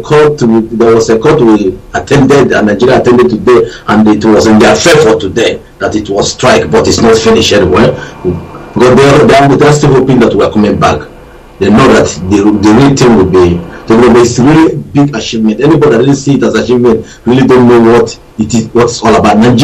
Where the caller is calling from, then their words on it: Rottenburg, Baden-Württemberg, Germany; I'm calling from Germany. From Rottenburg, Germany.